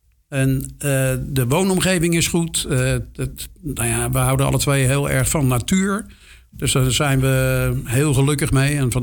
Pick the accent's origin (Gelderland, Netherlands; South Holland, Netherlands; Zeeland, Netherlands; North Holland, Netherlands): South Holland, Netherlands; Rotterdam; Ik ben geboren naast de Kuip in een ziekenhuis. Op Zuid dus.